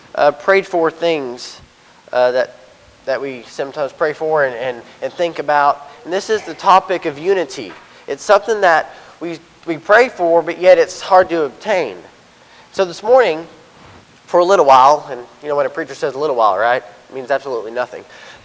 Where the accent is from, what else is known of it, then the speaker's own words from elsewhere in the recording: Slovakia; I was born in Eastern Europe, so I was a Slovak, so I was a Slav. I was in an orphanage.